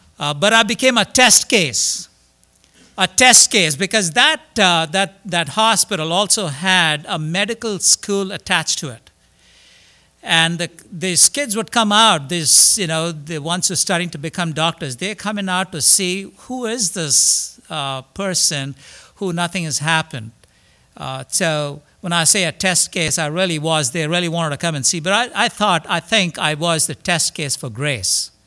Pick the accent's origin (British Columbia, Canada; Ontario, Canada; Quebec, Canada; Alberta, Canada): Ontario, Canada; Mississauga; I'm from Toronto, Mississauga, actually, the west side of Toronto.